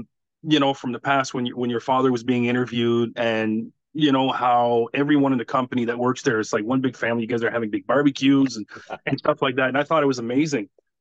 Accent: Canada; See, I've never been, and I know I'm a Canadian, so I've been all the way west.

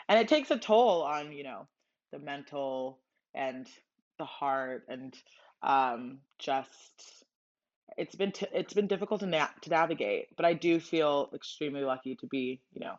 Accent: Los Angeles, California, United States; now in New York, United States; I'm from California, LA girl. I've never in my 11 years of New York gone used to winter, so I'm always trying to bring the summer in somehow.

